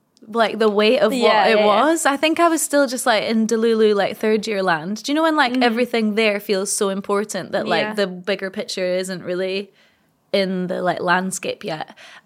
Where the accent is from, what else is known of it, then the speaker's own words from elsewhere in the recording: Edinburgh, Scotland, United Kingdom; I had just graduated in Edinburgh. I'm from Edinburgh. I wasn't paying accommodation.